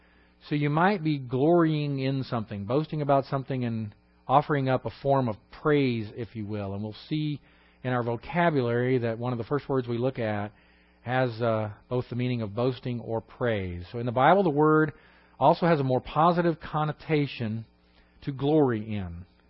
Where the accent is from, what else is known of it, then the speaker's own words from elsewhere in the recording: Houston, Texas, United States; because you were born and raised in Houston like I was, right?